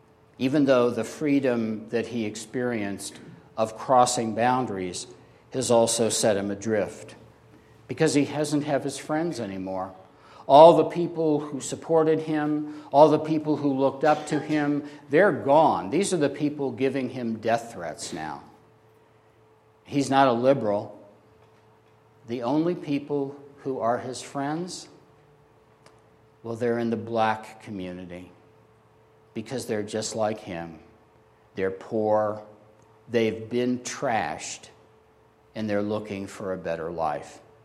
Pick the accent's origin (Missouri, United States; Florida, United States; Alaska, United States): Missouri, United States; I'm not a fan of the Klan, but growing up in Missouri, I knew people who were.